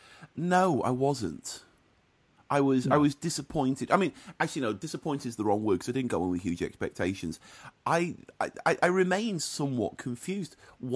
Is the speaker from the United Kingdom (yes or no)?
yes; England, United Kingdom; I might not be British much longer. I might turn out to be just English